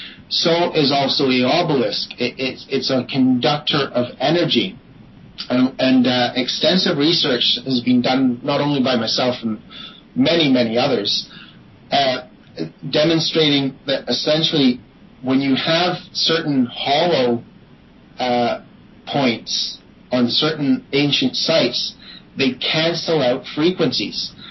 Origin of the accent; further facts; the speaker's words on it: Scotland, United Kingdom; born there; essentially I was born in Scotland and came from the north of Ireland.